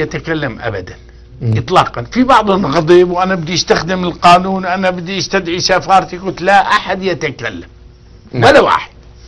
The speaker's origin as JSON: {"language": "Arabic", "country": "Libya", "said": "ذابت أنا ليبي"}